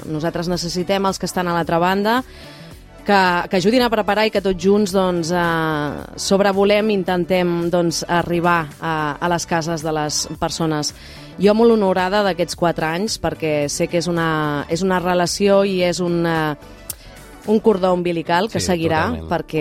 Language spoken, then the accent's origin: Catalan; Catalonia, Spain; jo sóc seny i rauxa, sóc empordanesa